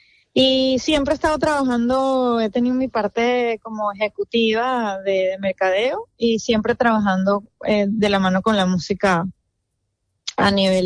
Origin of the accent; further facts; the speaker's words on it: Caracas, Capital District, Venezuela; soy de Caracas, Venezuela.